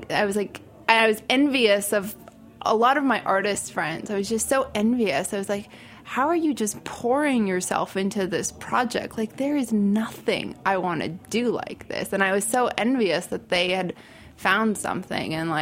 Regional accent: California, United States; I'm from California. Yeah, we immigrated here in the 80s and we went to an enclave in Southern California where there's a lot of Zoroastrians, which is my community, and just grew up there

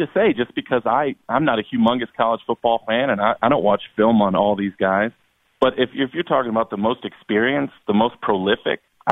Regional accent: Silver Spring, Maryland, United States; I'm from Silver Spring, Maryland.

